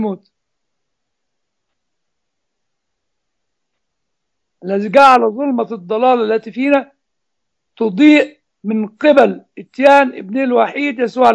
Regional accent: Giza, Giza Governorate, Egypt; احنا بقى عندنا في الجيزه

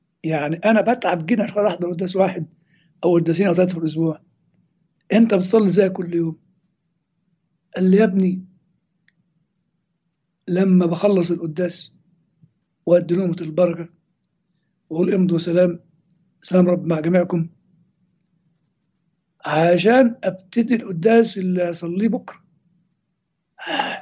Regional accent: Egypt; قطر درجة ثالثة في السبنس عندنا في مصر

